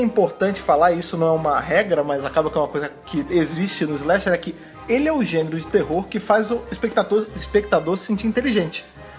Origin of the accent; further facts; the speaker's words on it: Rio de Janeiro, Brazil; eu fui nascido e criado no Rio de Janeiro, né, cara? Que é sempre um calor absurdo, independente se tá no inverno ou no verão.